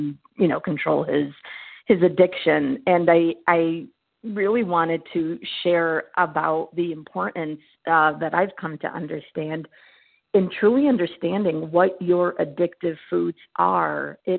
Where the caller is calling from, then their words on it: Massachusetts, United States; I am calling from Massachusetts.